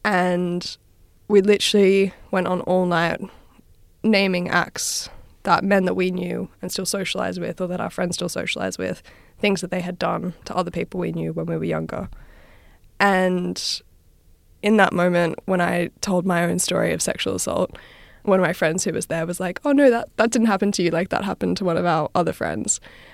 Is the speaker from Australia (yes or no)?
yes; Australia; I grew up in Australia.